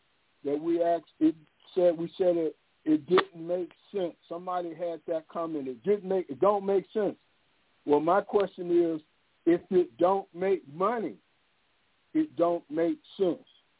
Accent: the South, United States; I'm from the South. I'm from all the way down there, as far as you can get.

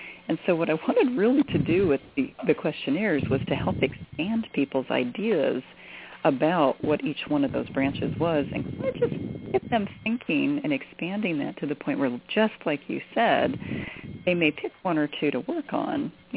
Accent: Colorado, United States; moved away; You know, I grew up in Colorado and we had pine trees around. But when I moved here to North Carolina, it's been fascinating how much I need hardwoods around me.

